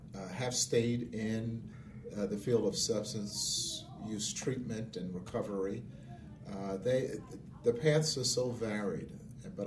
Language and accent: English; Brooklyn, New York, United States; I'm from Brooklyn, so I turn around slow